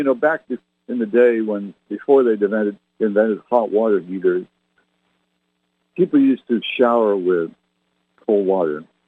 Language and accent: English; Canada; You know, I was born and raised in Canada.